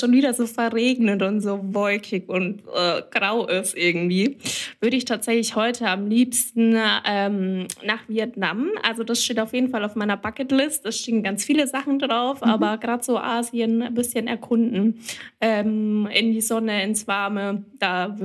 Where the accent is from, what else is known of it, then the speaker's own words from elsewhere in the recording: Bavaria, Germany; Ich komme ursprünglich aus Bayern, bin aber wegen meiner Partnerin nach NRW gezogen.